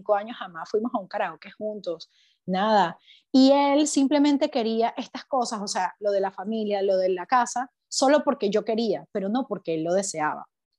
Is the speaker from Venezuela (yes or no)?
yes; Venezuela; also born or lived in Spain; now in Netherlands; yo salí de Venezuela en el 2016 y llegué a España.